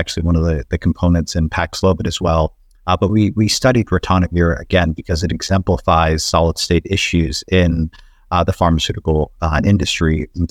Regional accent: Midwest, United States; I'm from the Midwest, and so my family is a fairly simple people

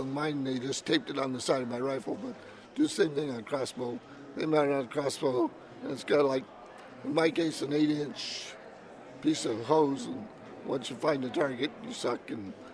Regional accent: Colorado, United States; I grew up in Colorado

